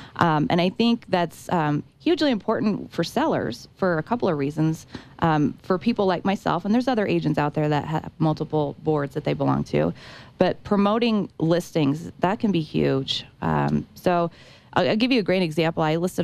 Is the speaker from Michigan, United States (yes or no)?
no; Denver, Colorado, United States; But I've actually, you know, I'm a Denver native. I've born and raised in Denver. I actually spent a handful of years in the late 90s and early 2000s living in Colorado Springs as well.